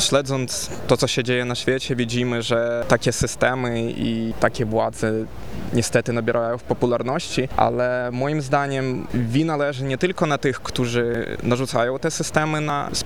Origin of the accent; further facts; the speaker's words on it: Kyiv, Ukraine; Polish is a second language; now in Poland; śledząc to, co się dzieje w moim kraju pochodzenia, jestem z Ukrainy, z Kijowa